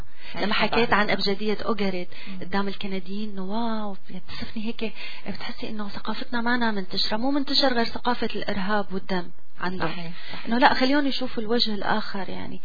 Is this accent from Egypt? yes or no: no; Syria; now in Canada; أنا بنت سوريا وجيناتي جينات سورية